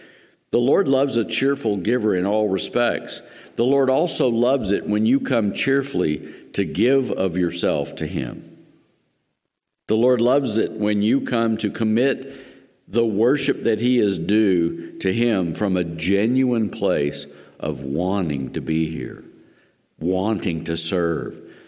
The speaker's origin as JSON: {"language": "English", "region": "Appalachia", "country": "United States", "said": "I'm from Appalachia, so this happens all the time."}